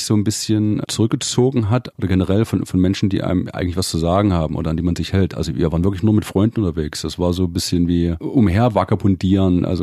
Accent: Delitzsch, Saxony, Germany; Das ist eine Kleinstadt bei Leipzig, Delitzsch. Ja, so 25.000 Einwohner und da, ja, das ist ja fast damals schon ein Dorf gewesen, da kennt jeder jeden dann.

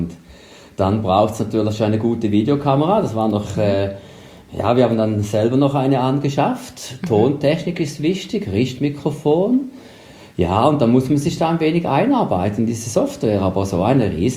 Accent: Switzerland; Also bei uns in der Schweiz war ja am Mittwoch

